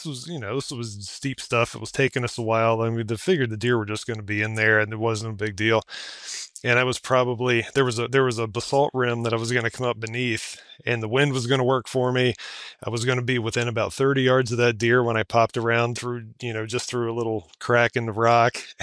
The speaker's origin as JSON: {"language": "English", "region": "Virginia", "country": "United States", "tie": "born or raised there", "moved": "yes", "said": "I'd never seen anything like it in all my years, you know, growing up in Virginia."}